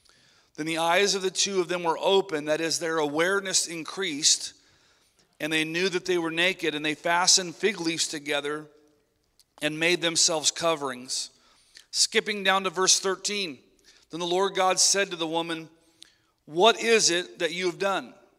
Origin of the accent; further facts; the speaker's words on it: Marysville, United States; One of our friends back that we grew up with in Marysville